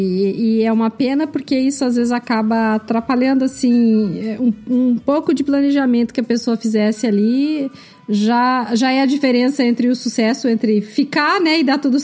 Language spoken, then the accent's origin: Portuguese; Brazil; Eu também sou brasileira.